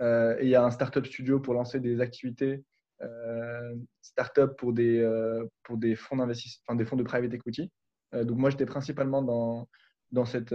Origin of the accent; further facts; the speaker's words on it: Morocco; now in France; j'ai dû trouver un boulot pour rester en France parce que je suis marocain d'origine.